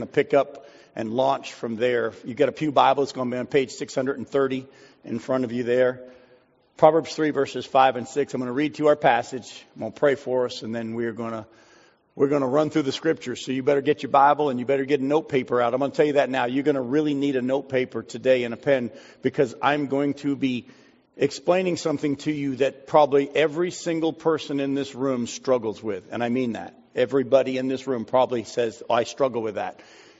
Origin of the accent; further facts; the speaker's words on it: New England, United States; I grew up in New England and loved whoopie pies, and you don't get them down south.